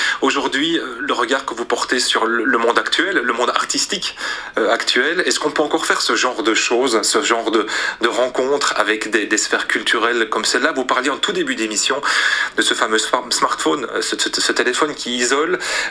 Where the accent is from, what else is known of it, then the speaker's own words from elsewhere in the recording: Belgium; chez nous, en Belgique